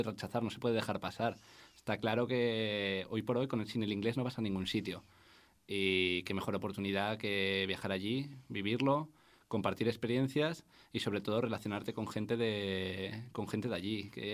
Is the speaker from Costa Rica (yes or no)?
no; Spain; Bueno, yo la verdad que soy muy español y me siento demasiado español como para dejar España.